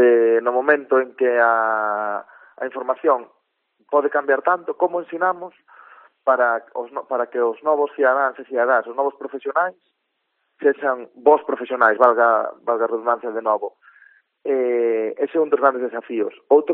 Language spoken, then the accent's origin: Galician; Ourense, Galicia, Spain; sabes que eu son ourensán e tamén me gusta acordarme de onde veño.